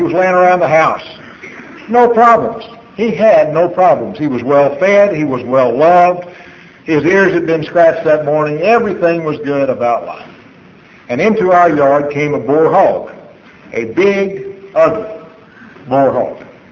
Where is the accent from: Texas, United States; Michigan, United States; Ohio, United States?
Texas, United States; born or raised there